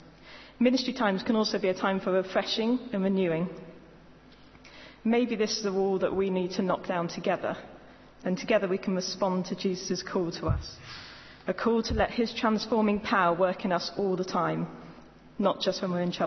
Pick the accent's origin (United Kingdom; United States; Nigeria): United Kingdom; I think especially being British.